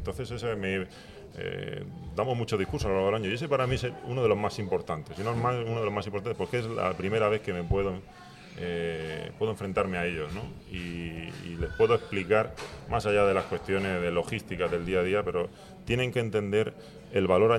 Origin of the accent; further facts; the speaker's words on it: San Javier, Region of Murcia, Spain; Yo no soy oriundo de San Javier, pero por 2 años solamente. Nací en Murcia